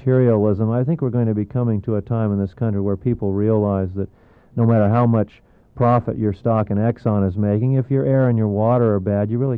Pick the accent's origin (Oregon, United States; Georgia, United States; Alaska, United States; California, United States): Alaska, United States; maybe from Prince William Sound, heaven knows I didn't want it to happen. It's my home.